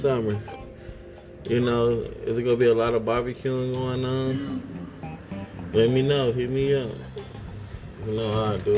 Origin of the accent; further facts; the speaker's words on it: Wisconsin, United States; I'm from Wisconsin, so, you know, seem like it be damn near cold all year.